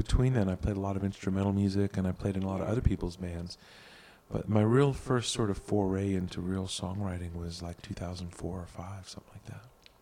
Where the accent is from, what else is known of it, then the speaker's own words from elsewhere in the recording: California, United States; Like, I grew up in California, where everybody has swimming pools.